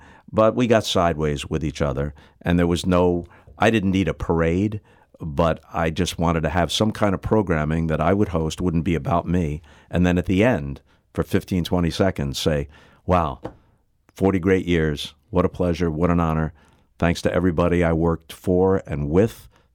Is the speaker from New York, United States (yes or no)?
no; St. Louis, Missouri, United States; And I still feel connected to it. Yeah. I still consider it to be my hometown.